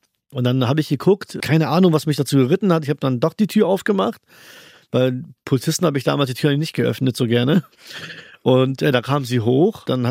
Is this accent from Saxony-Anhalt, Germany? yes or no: no; Henstedt-Ulzburg, Schleswig-Holstein, Germany; ich bin in Hensch-Ulzburg geboren und ich bin waschechter Hensch-Ulzburger.